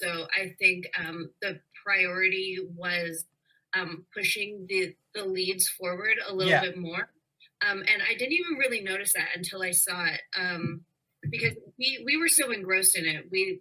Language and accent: English; Toronto, Ontario, Canada; I'm from Toronto